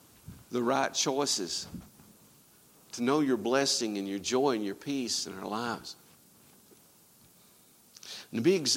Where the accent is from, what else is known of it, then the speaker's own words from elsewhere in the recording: Alabama, United States; I was originally from Alabama